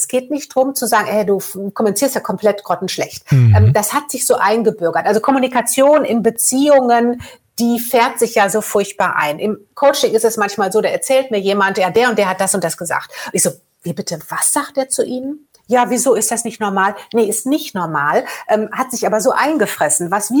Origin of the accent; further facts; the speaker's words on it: Oberhausen, North Rhine-Westphalia, Germany; born there; ist Oberhausen im Ruhrgebiet.